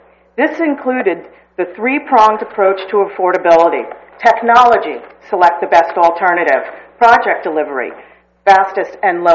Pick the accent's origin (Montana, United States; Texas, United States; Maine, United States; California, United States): California, United States; Los Osos; from Los Osos.